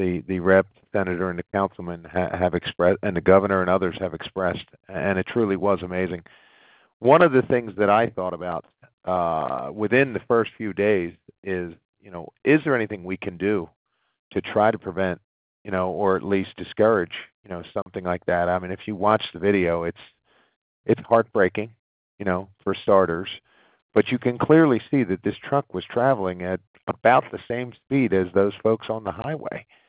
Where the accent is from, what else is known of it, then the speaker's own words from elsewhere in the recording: Philadelphia, Pennsylvania, United States; I know this is Northeast Philly. I grew up in Northeast Philly